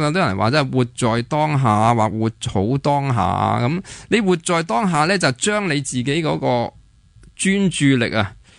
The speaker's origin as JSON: {"language": "Cantonese", "country": "Hong Kong", "said": "因为我哋香港人先啦"}